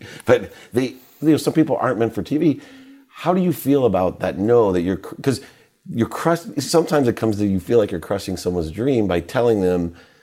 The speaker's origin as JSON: {"language": "English", "town": "Akron", "region": "Ohio", "country": "United States", "tie": "born there", "said": "Now, just as a little side note, I was born in Akron."}